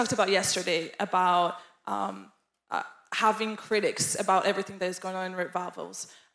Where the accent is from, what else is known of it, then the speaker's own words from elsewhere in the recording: Israel; growing up in Israel all my life in the Messianic community